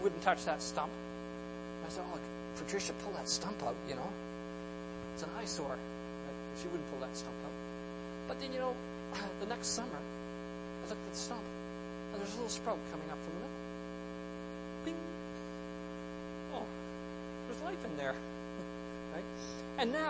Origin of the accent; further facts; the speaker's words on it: Halifax, Nova Scotia, Canada; the eye of the hurricane was right on my hometown of Halifax